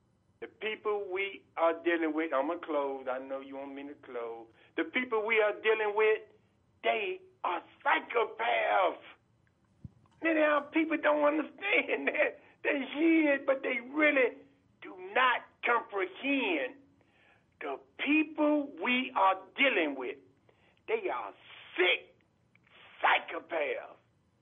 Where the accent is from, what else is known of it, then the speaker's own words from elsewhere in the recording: Birmingham, Alabama, United States; I grew up down in Birmingham, Alabama. I ran down to 16th Street Baptist Church when they bombed it. I lived in a place called Dynamite Hill.